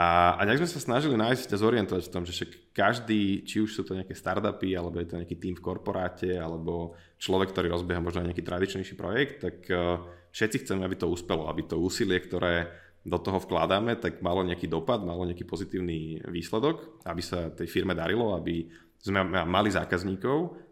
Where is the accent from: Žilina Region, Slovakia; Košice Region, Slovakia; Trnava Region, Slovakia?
Trnava Region, Slovakia; Trnava; Všetci sme z Trnavy